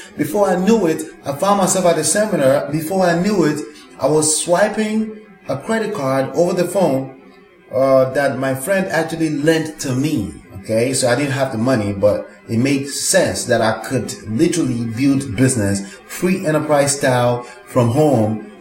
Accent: Nigeria; also born or lived in Texas, United States; now in New Jersey, United States; I was born in Texas. I was raised in Nigeria by Nigerian parents because they used to live in Texas in the 70s. And I was raised in Nigeria up till 1998, and I've lived in New Jersey since 1998.

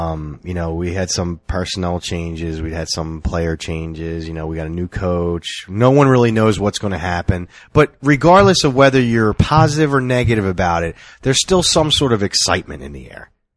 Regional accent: Philadelphia, Pennsylvania, United States; So we are obviously East Coast guys. I mean, we were born and raised in Philly.

